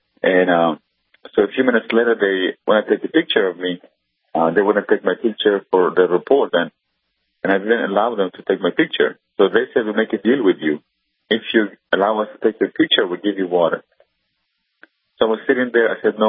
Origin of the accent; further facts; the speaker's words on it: Iran; English is a second language; moved away; I said, I'm from Iran originally. So they asked me whether I'm a Christian or if I'm Muslim. I said I used to be a Muslim, but I'm a Christian now.